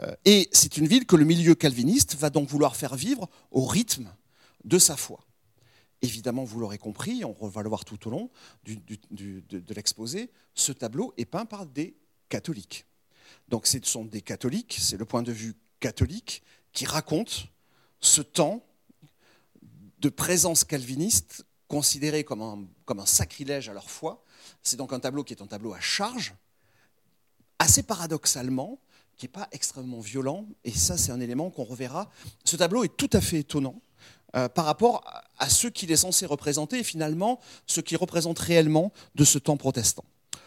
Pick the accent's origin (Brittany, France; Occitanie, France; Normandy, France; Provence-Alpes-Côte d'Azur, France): Occitanie, France; Toulouse; moi je suis toulousain, hein, je ne suis pas du tout lyonnais au départ